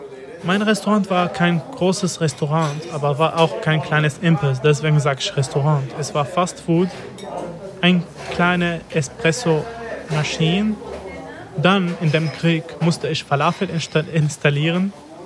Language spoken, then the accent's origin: German; Damascus, Damascus Governorate, Syria; German is a second language; moved away as an adult; now in Germany; Ich bin 27 Jahre alt, seit 2 Jahren in Deutschland. Ich bin in Damaskus geboren und aus Damaskus. Ich habe mein ganzes Leben in Damaskus.